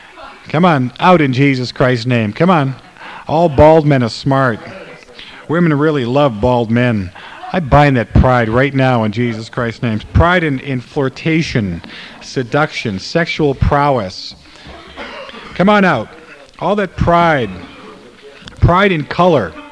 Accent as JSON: {"language": "English", "country": "Ukraine", "lives_now": "United States", "said": "Ukrainian pride, American pride, Ukrainian pride. I'm from Ukraine."}